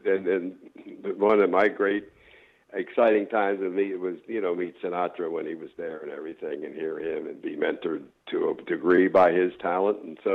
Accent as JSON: {"language": "English", "town": "York", "region": "Pennsylvania", "country": "United States", "tie": "born or raised there", "said": "I was singing at a local club in my hometown in York, Pennsylvania"}